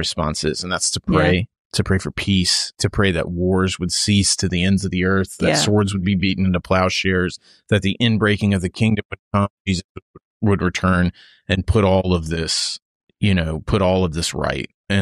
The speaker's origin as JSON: {"language": "English", "country": "United States", "said": "So as an American, you know, and I don't know where you're listening from"}